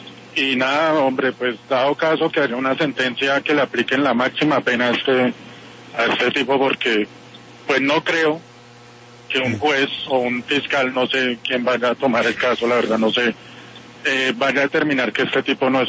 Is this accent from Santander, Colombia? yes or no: no; Topaipí, Cundinamarca, Colombia; now in Bogotá, Colombia; De Topaipí, Cundinamarca.